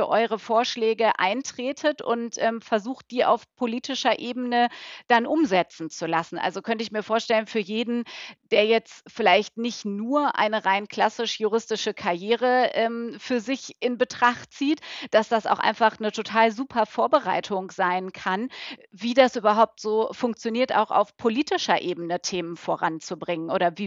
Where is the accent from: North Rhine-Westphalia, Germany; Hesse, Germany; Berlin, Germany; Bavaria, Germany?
North Rhine-Westphalia, Germany; moved away as an adult; ich komme aus NRW ursprünglich, bin dann aber nach Trier zum Studium